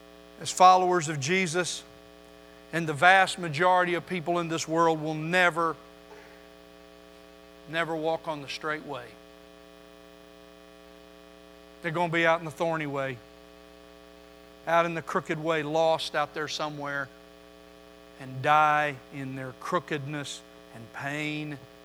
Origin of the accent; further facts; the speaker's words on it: the West, United States; You know, Pat and I grew up in the West. We grew up on the other side of the Mississippi.